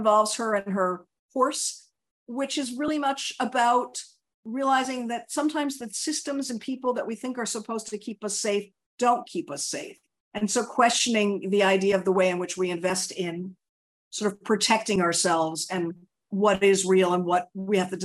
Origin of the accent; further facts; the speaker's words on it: Washington, District of Columbia, United States; so I grew up in Washington, D.C., you know, I guess I was born in the 60s and grew up in the 70s and 80s.